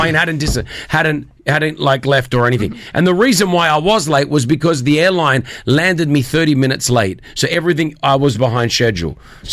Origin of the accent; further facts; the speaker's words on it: Australia; I said, I don't speak Arabic. I said, I'm Australian.